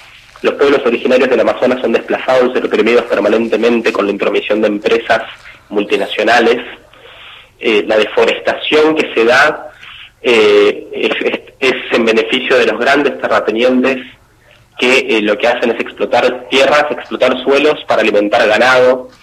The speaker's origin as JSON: {"language": "Spanish", "country": "Argentina", "said": "soy el único de Argentina."}